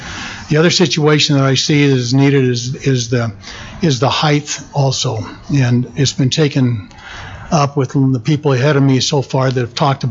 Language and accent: English; Ogden, Utah, United States; moved away; We came from Ogden area and had a chance in my move a little bit to live in what was the LDS Temple Apartments, just adjacent around to the Ogden Temple.